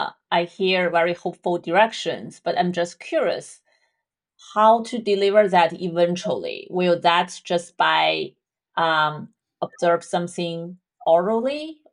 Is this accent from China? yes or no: yes; China; And sure. I'm from China, so Asian culture, there's a lot of herbal medicine, right? Even now we have traditional Chinese medicine.